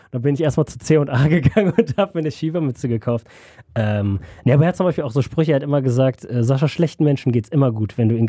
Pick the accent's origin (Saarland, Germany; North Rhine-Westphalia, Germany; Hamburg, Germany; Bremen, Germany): North Rhine-Westphalia, Germany; Düsseldorf; ich verbinde mit meiner Heimatstadt, also mit Düsseldorf, halt viel meine Familie, ne? Die Altstadt.